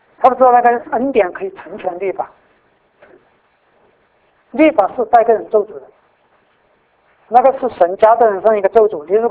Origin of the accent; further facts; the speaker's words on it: China; moved away; 不连我们中国人，我们都是来到海外才信主的，至少我是。